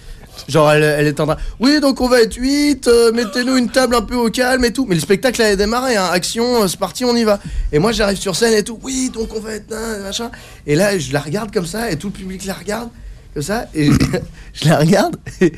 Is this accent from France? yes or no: no; Algeria; je suis algérien.